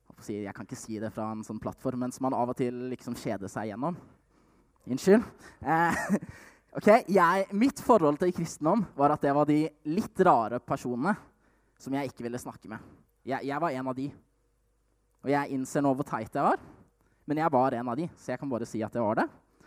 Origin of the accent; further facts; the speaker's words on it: Stavanger, Rogaland, Norway; now in Oslo, Norway; bor i verdens aller beste by, Oslo. Og som dere hører på dialekten min, så jeg oppvokst i verdens styggeste by, Stavanger.